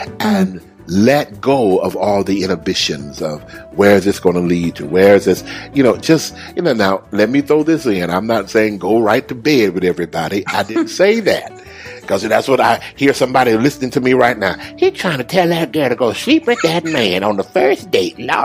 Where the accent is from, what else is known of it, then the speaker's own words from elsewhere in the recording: Atlanta, Georgia, United States; I'm going to Atlanta right here in my hometown.